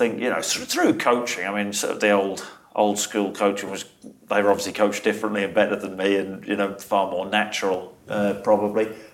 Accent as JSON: {"language": "English", "town": "Nottingham", "region": "East Midlands", "country": "United Kingdom", "tie": "born there", "said": "I didn't jump on the bandwagon. I was born in Nottingham. That's why I supported them."}